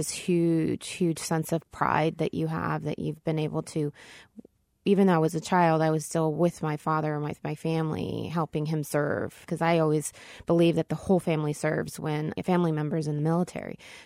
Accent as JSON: {"language": "English", "country": "United States", "said": "I appreciated being an American, being part of the United States of America."}